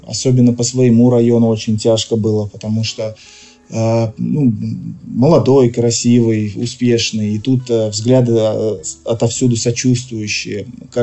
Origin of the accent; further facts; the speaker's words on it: Tver, Tver Oblast, Russia; Я родился в Твери, всю жизнь здесь прожил. Я, собственно говоря, тверичанин коренной.